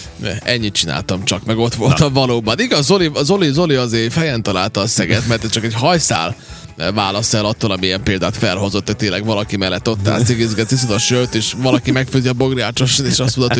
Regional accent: Vojvodina, Serbia; mi itt nőttünk fel Vajdaságban, a pálinka az elkerülhetetlen.

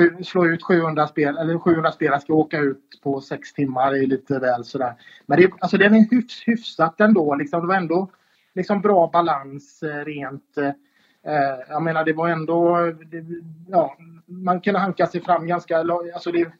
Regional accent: Jönköping, Jönköping County, Sweden; now in Gothenburg, Sweden; Jag är från Jönköping, men jag inflyttade i Göteborg år 2000 då.

